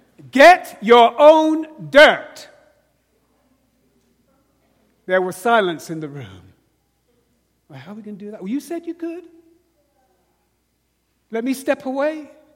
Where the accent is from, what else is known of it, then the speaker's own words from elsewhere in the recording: United Kingdom; accent: British; I lived in the southern Alabama with my British accent.